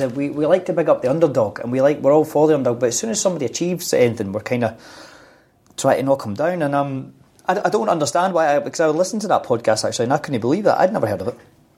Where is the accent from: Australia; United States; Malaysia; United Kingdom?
United Kingdom; Scotland; I suppose being a young boy growing up in Scotland